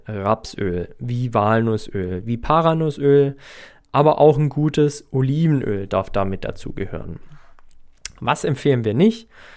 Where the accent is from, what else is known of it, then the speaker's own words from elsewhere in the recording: Baden-Württemberg, Germany; Also, ich bin ja Schwabe.